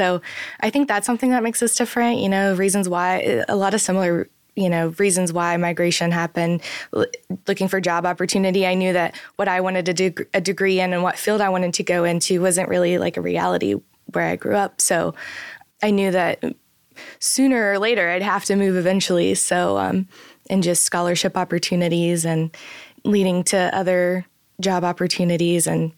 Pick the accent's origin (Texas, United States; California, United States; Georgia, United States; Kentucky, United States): Kentucky, United States; also born or lived in Whitley County, Kentucky; I moved from Whitley County, Kentucky. So Cumberland Falls, I grew up about 10 minutes away from there.